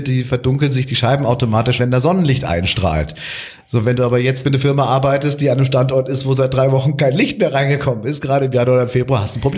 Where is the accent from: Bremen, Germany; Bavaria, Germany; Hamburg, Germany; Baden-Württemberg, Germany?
Bavaria, Germany; Munich; Ich bin ja aus München